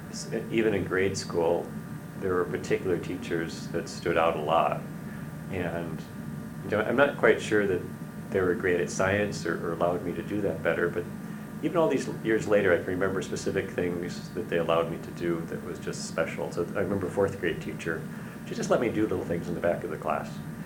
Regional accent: River Forest, Illinois, United States; also born or lived in Oak Park; I was born in the Chicago area at West Suburban Hospital in 1958. And I grew up in the River Forest, Oak Park area, and went to school there all the way through high school.

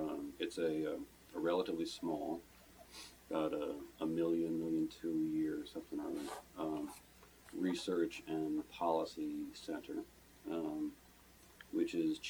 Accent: New Jersey, United States; I grew up in New Jersey.

